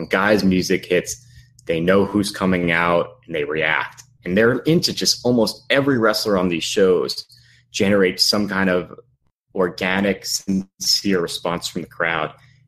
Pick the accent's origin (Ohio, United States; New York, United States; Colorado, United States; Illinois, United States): New York, United States; Long Island; Like, I grew up on Long Island.